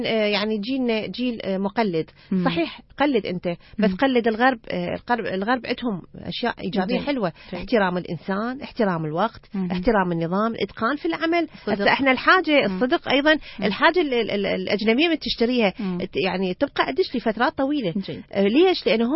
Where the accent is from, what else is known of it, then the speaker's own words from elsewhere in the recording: Iraq; يعني أتمنى أصحاب القرار في بلدنا العراق.